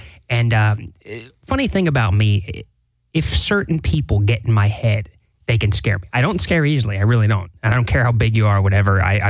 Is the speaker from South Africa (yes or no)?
no; Florida, United States; I grew up in South Florida.